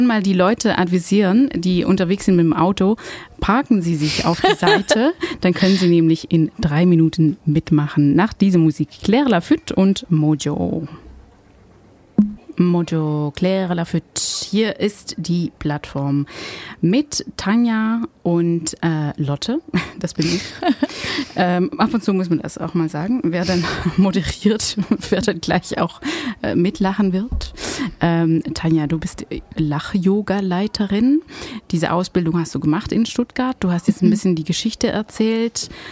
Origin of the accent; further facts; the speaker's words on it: Belgium; German is a second language; ich komme ja aus Belgien und deswegen habe ich immer diesen anderen kulturellen Hintergrund von den Belgiern.